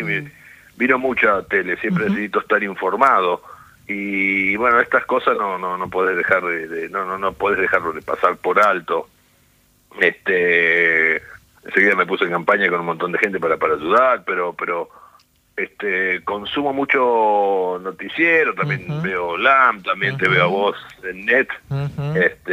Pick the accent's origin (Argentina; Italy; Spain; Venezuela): Argentina; Las imágenes de Bahía Blanca, ¿no? Como todo argentino.